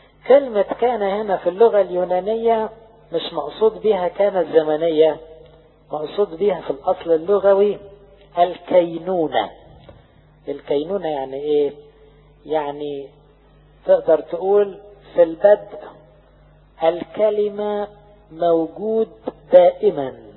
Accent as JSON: {"language": "Arabic", "country": "Egypt"}